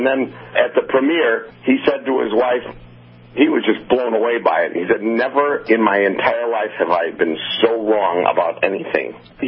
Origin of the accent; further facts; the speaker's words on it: Wisconsin, United States; now in Los Angeles, United States; I grew up in Wisconsin, and, you know, where trees just grow up. You just let the land alone as they grow up. Then I moved to L.A.